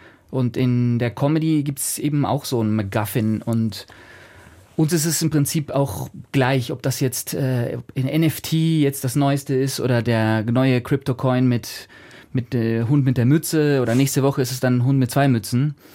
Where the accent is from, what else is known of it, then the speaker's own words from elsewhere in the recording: Argentina; Also ich komme aus Argentinien, ich bin mit argentinischen Comics aufgewachsen.